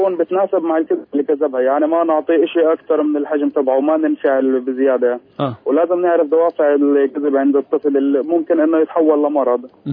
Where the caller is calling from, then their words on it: Nablus, West Bank, Palestine; معك من نابلس.